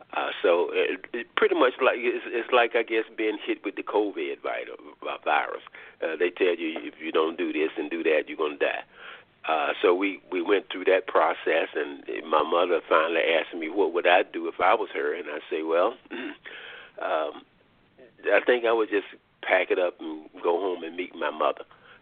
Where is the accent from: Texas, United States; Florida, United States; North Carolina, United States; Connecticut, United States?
North Carolina, United States; now in Washington, United States; Yes, I'm in located in Washington, D.C. Been in this town for about 50 years now, probably. Born and raised in North Carolina